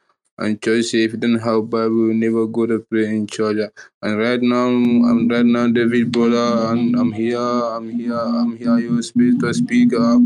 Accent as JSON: {"language": "English", "country": "Gambia", "said": "I'm from the Gambia, West Africa."}